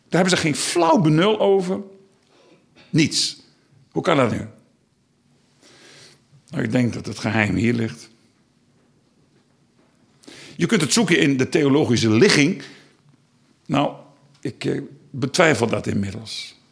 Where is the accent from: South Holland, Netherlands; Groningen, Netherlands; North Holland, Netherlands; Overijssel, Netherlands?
Groningen, Netherlands; Nou, ik kom uit het Grunnerland.